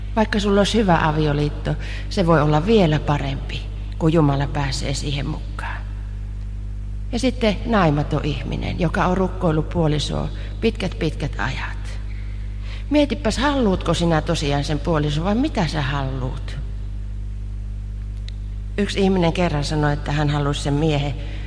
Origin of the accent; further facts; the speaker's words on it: Savonia, Finland; Ja minä savolaisena jatkoin partun tien vielä kirkkaasti siinä.